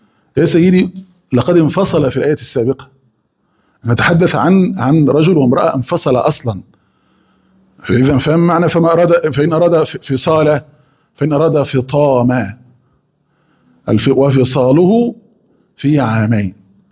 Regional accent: Egypt; ولا حتى الفراعنة الذين عندنا في مصر كانوا أعلى من ذلك بكثير

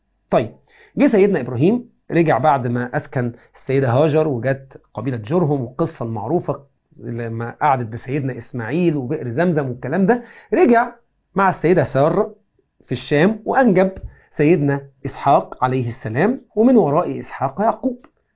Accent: Egypt; أنا مفروض إن أنا مصري الجنسية، لو جيت حلل مش هلاقي إن أنا مصري 100%، في أقوام وفي أجناس.

